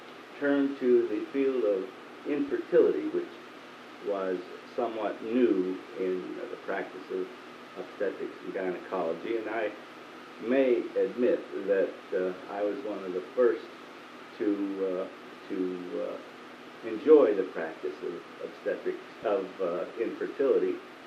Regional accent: Pittsburgh, Pennsylvania, United States; I was born and raised in Pittsburgh. I was born on the Hill District of the city.

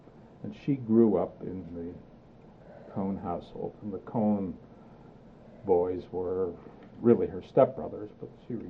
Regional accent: Pittsburgh, Pennsylvania, United States; I was born in December of 17. My paternal grandmother, I remember, came over when I was about 2 years old. At that time, we lived on Center Avenue, near Francis Street, near where the Pittsburgh Courier is or used to be, across from the colored YMCA.

